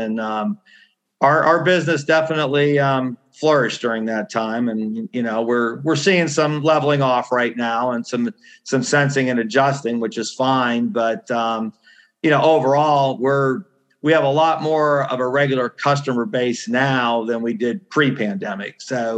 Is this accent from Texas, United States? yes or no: no; Erie, Pennsylvania, United States; So, I grew up in Erie, PA.